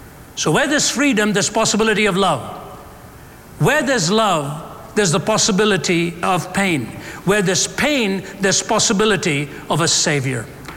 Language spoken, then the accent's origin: English; Chennai, Tamil Nadu, India; Why does he take a meager little boy growing up in Chennai, India, and come into his life on a bed of suicide at the age of 17?